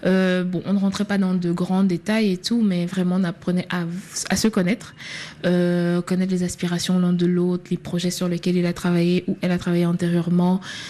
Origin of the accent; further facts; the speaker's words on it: Yamoussoukro, Côte d’Ivoire; now in Dakar, Senegal; Je viens de la Côte d'Ivoire.